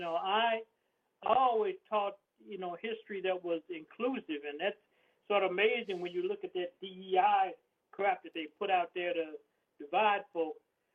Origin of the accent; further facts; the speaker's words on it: the South, United States; I mean, I'm a Southerner, too.